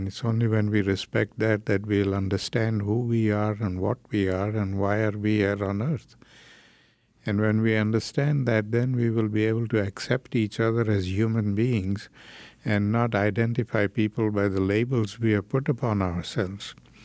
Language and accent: English; South Africa; I grew up in South Africa, where I suffered a lot of prejudice because of the color of my skin.